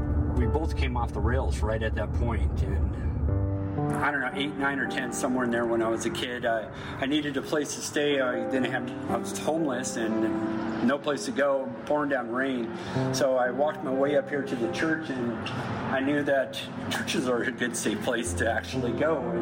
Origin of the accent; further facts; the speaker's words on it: Bremerton, Washington, United States; Bremerton was a, you know, kind of low-budget town, I would say. You know, a lot of hard-working folks. Nobody had a lot of money. Kind of a tough town.